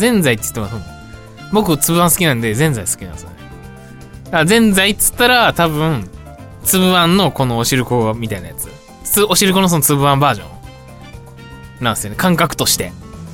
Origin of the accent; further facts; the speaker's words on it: Kansai, Japan; 僕、関西出身なんですけど